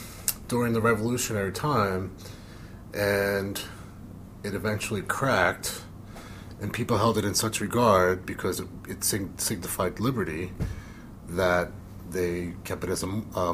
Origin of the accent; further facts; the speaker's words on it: Philadelphia, Pennsylvania, United States; growing up in Philadelphia, our history classes focused on first American history, and being that I lived in Philadelphia, we did class trips to all the historic sites in Philadelphia